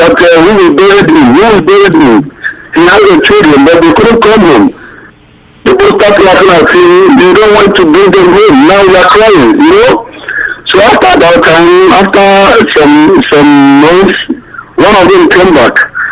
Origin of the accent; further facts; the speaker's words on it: Imo, Nigeria; now in Thailand; From Imo State.